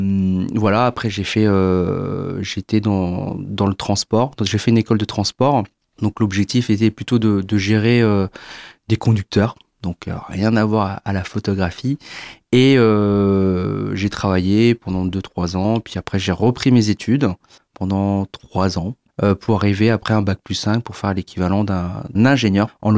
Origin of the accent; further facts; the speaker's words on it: Beauvais, Hauts-de-France, France; je suis originaire de l'Oise, donc à Beauvais, donc connu pour son aéroport Ryanair quand on n'habite pas très loin de Paris. Et puis, ça fait 4 ans que j'habite en Bretagne.